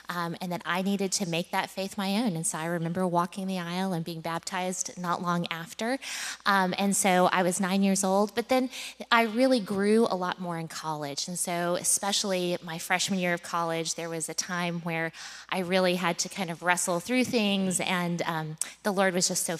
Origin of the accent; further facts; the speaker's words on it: Oklahoma, United States; Well, so I grew up in Oklahoma